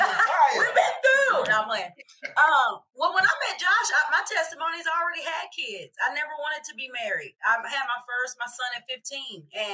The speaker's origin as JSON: {"language": "English", "town": "Waco", "region": "Texas", "country": "United States", "tie": "born or raised there", "also_born_or_lived": "Los Angeles, California", "said": "I'm originally from California, so I'm from LA. And I grew up, in church, raised in Waco, Texas."}